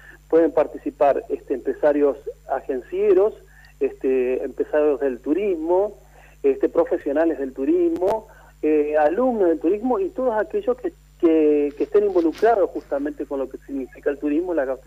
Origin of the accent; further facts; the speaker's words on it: Argentina; soy el único argentino que ha quedado directamente para presentar estos circuitos turísticos